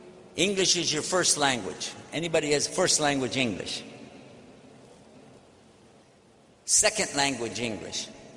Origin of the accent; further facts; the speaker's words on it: Texas, United States; I'm from Texas, you know what I mean?